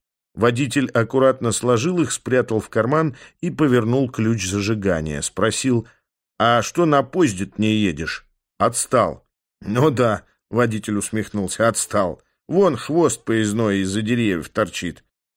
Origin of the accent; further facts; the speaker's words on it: Moscow, Russia; Я хоть и вырос в Москве, но вопросом, есть ли жизнь за МКАДом, не задавался.